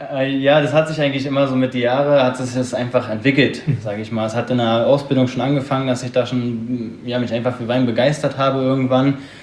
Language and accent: German; Berlin, Germany; komme gebürtig aus Berlin, habe da meine Ausbildung gemacht im Hotel oder als Hotelfachmann